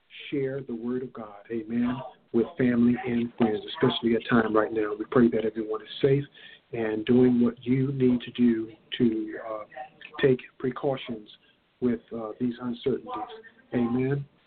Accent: Long Island, New York, United States; We're in Long Island, New York, my hometown, amen, with Pastor Dawn Mixon.

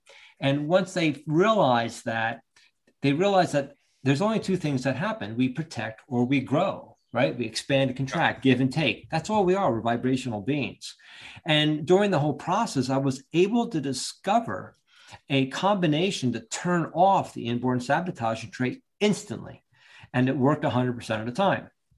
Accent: Long Branch, New Jersey, United States; Oh, yeah. I originally grew up in Long Branch. I practiced in Ocean Township. So I was on the shore, basically.

